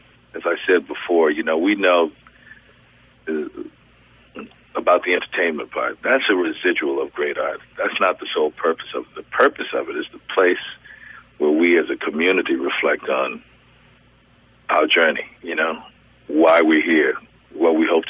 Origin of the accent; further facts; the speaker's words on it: New Orleans, Louisiana, United States; So the reason I grew up in New Orleans is my mother from Assumption Parish had to come to New Orleans because that was the closest school for anyone, any black person.